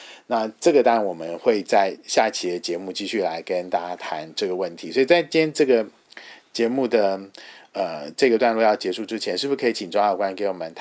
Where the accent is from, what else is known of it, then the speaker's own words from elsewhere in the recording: Hualien County, Taiwan; 我们花莲人，我复原人